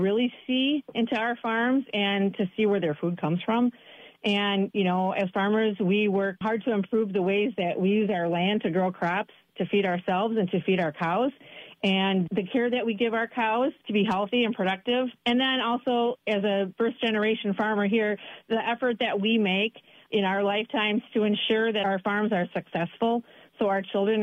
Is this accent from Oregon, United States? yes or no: no; West Allis, Wisconsin, United States; as a first-generation farmer, you know, when I was growing up in West Dallas, Wisconsin, you know, I was a city girl and I didn't know anything about farms.